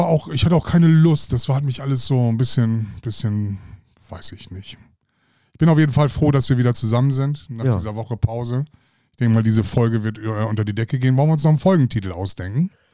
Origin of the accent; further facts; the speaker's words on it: Netherlands; Hey, ich bin Niederländer.